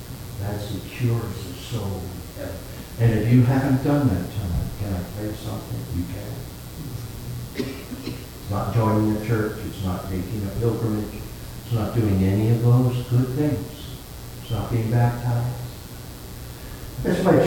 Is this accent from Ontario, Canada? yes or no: yes; Brantford, Ontario, Canada; also born or lived in Maritimes; I grew up in Brantford, Ontario. I was born in the Maritimes, but my family moved to Ontario. And I grew up in Brantford, Ontario